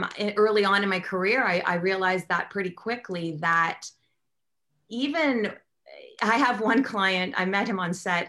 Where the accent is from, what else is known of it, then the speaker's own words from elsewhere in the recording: Toronto, Ontario, Canada; I'm from Toronto, Canada